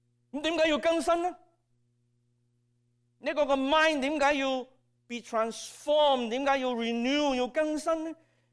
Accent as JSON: {"language": "Chinese", "country": "China", "said": "我们中国人比较近近东的世界，保罗那时的背景，我们姑且用这个心思意念将它涵盖了"}